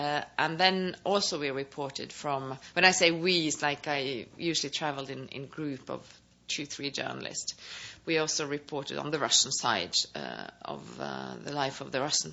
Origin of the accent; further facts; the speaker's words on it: Norway; English is a second language; Well, I'm from Norway.